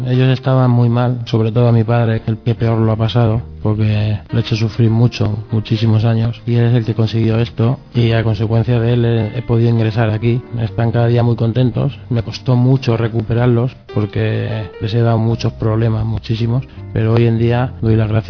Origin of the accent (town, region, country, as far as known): Spain